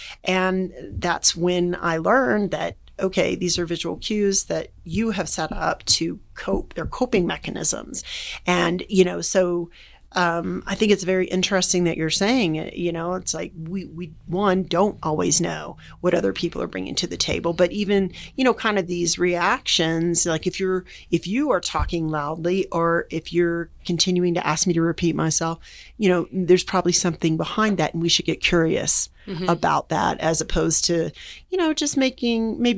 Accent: Jacksonville, Florida, United States; born there; I was born in Jacksonville, Florida, which you want to talk about bugs and heat and humidity, then we can talk, girl.

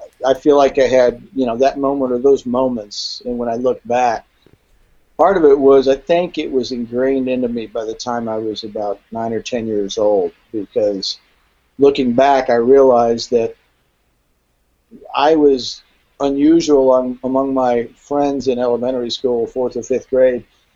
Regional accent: Austin, Texas, United States; So the whole family moved down here. I was 4 years old at the time.

